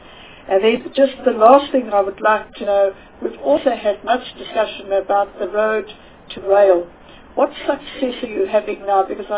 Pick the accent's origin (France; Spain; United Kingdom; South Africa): South Africa; Durban, KwaZulu-Natal; obviously I come from Durban